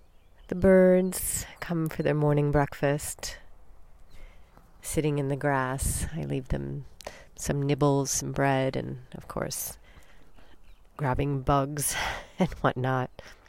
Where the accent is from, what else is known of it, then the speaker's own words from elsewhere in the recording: Illinois, United States; also born or lived in Australia; A little taste of my home state of Illinois, as that is the state bird of Illinois.